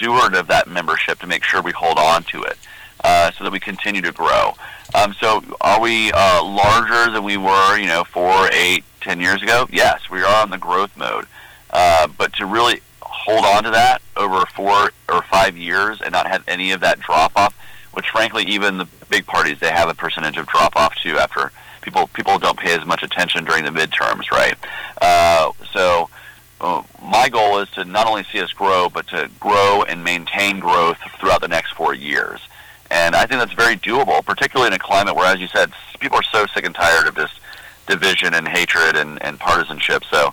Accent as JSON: {"language": "English", "region": "Georgia", "country": "United States", "tie": "born or raised there", "said": "Like my home state of Georgia, you got to get 20% of the vote."}